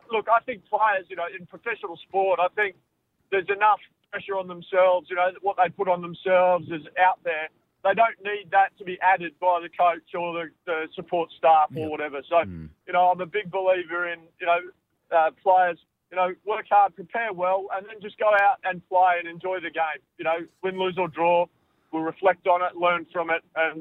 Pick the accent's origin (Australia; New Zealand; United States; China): Australia; South Australia; me being South Australian